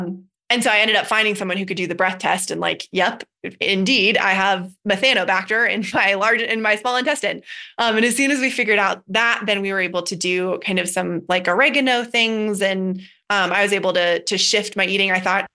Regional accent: Boulder, Colorado, United States; And I grew up in Boulder, Colorado.

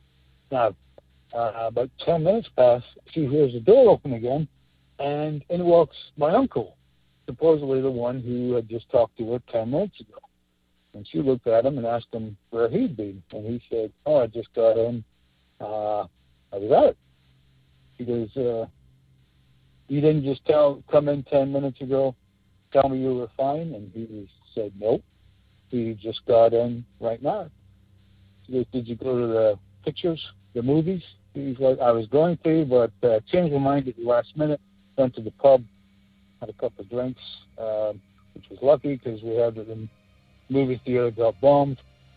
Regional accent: Scotland, United Kingdom; I was raised in Scotland. My mother's side of the family is Scottish. She was born there.

